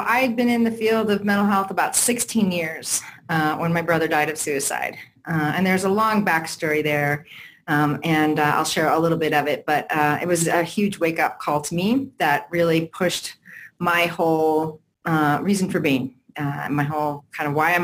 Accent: Connecticut, United States; born there; now in Denver, United States; I was born in Connecticut, but not a New Englander. Mm. I moved out to Denver in 1990

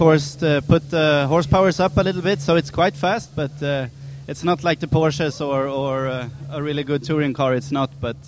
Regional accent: Sweden; English is a second language; I'm coming from Sweden, so I speak a lot of languages.

